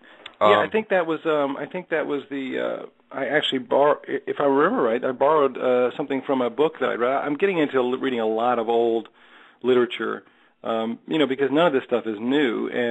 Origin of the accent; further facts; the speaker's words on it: Louisiana, United States; Well, let me ask you from the outset, is it okay if I say y'all every now and then? You know, I'm from Louisiana